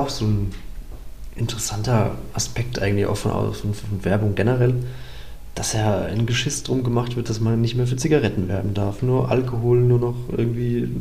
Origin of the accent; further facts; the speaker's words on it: Bavaria, Germany; Ich komme ja auch aus Nordbayern.